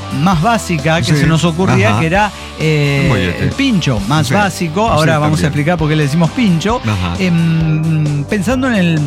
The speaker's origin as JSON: {"language": "Spanish", "region": "Guanajuato", "country": "Mexico", "said": "A mí vale madre. Soy de Guanajuato"}